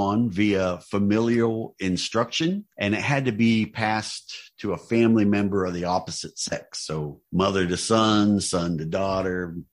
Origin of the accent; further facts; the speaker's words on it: Ohio, United States; a woman in the church that I grew up in back in Tuscarawas County